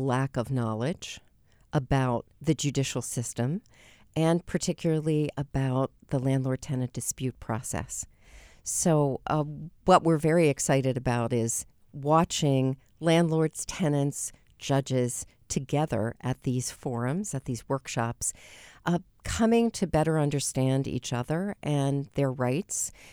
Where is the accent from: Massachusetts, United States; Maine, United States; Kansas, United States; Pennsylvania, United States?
Pennsylvania, United States; Pittsburgh; But I'm a native Pittsburgher, and I love my hometown and spend time here.